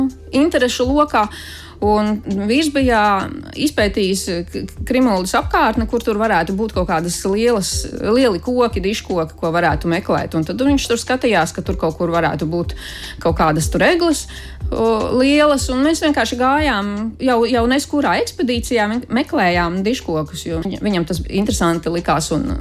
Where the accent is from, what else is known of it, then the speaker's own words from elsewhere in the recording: Riga, Latvia; Nu, es vispār esmu rīdzinieks